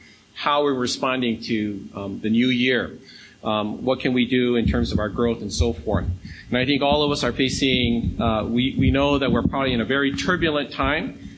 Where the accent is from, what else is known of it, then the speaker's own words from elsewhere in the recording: United States; Because you sound my, from my accent, I am from the U.S.